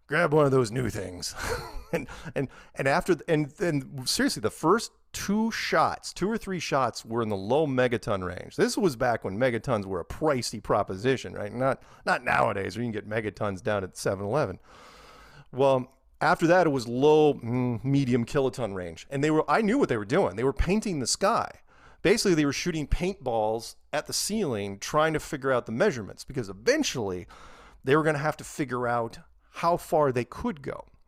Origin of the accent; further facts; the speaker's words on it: United States; was only because I'm from America, right?